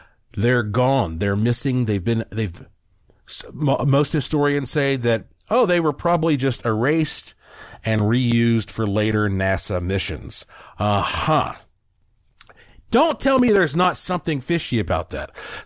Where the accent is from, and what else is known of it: New Mexico, United States; born there